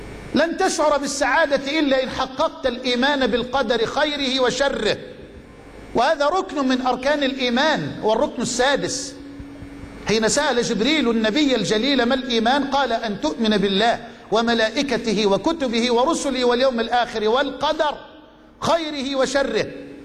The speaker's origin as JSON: {"language": "Arabic", "country": "Egypt", "said": "قصة رجل عندنا في مصر من الأغنياء"}